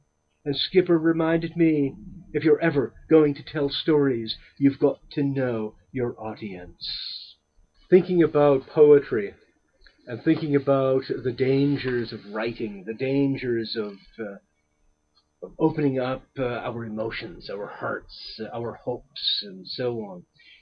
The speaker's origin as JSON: {"language": "English", "region": "Newfoundland and Labrador", "country": "Canada", "tie": "born or raised there", "said": "I grew up on the East Coast, on the North Atlantic coast of Canada, lived more than 30 years of my life in Newfoundland, and then I've lived in various provinces in between the East Coast and the West Coast."}